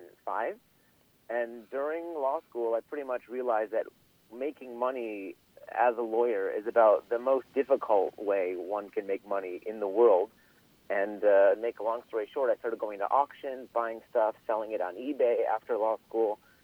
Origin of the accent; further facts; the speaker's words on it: Skokie, Illinois, United States; Yeah, I'm from Skokie, of all places, actually.